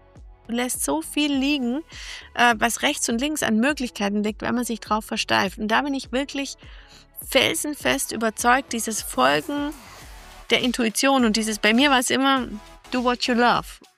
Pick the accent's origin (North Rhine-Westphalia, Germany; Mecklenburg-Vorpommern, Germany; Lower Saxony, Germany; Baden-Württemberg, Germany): Baden-Württemberg, Germany; Ravensburg; born there; bin 44 Jahre alt und bin gebürtige Ravensbürgerin